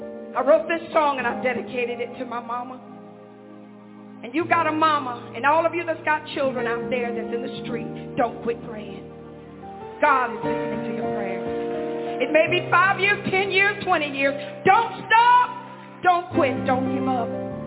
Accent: Huntsville, Alabama, United States; born there; I was born in Alabama, in Huntsville, Alabama.

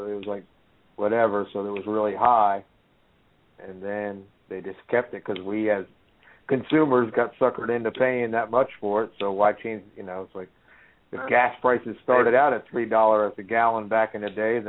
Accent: Virginia, United States; so don't think that it's just a bunch of Virginia people tonight talking, because we're from Virginia.

